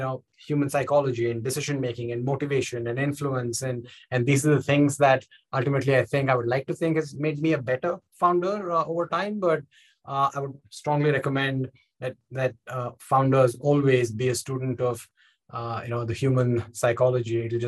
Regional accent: India; moved away as an adult; now in United States; So, I'm obviously now here in the US and I grew up in India. I came here about 10, 11 years ago in my late 20s.

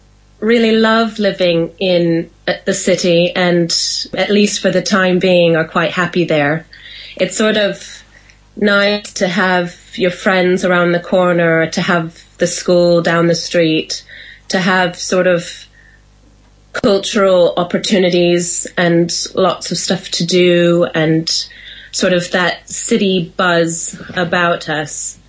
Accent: United States; now in United Kingdom; I mean, I grew up in America and come, you know, from there

